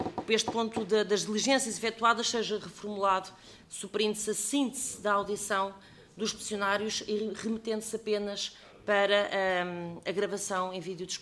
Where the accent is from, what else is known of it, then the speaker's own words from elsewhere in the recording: Faro, Portugal; mas nós conhecemos porque somos do Algarve e tanto conhecemos.